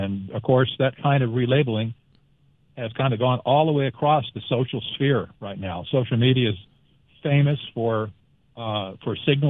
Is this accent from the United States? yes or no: yes; United States; And I, as American, for one thing, I do not want to see that happen in America.